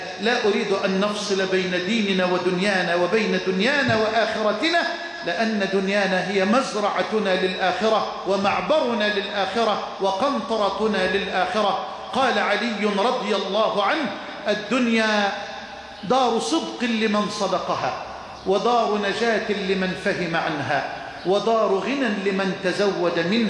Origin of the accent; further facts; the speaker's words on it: Egypt; اللهم اجعل بلدنا مصر واحة للأمن والأمان